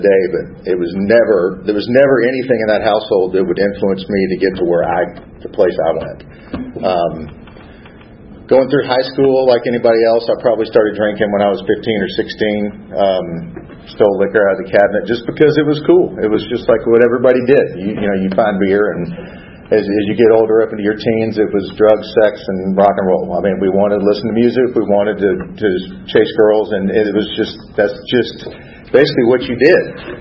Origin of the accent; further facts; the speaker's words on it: Atlanta, Georgia, United States; I was born and raised in Atlanta, right over by Chastain Park.